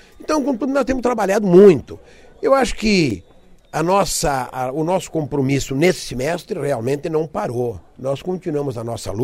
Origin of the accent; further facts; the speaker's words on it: Caçador, Santa Catarina, Brazil; a exemplo da minha terra, que é Caçador.